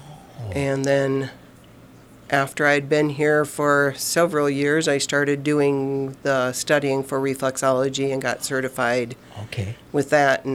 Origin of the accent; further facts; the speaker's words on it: Buffalo Center, Iowa, United States; now in Forest City, United States; I grew up in Buffalo Center, so that's not too far.